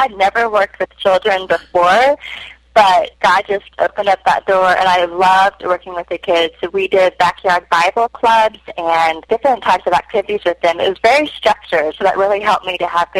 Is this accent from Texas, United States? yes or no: yes; Texas, United States; Well, I was born and raised in Texas, and when I was a young girl, I received Christ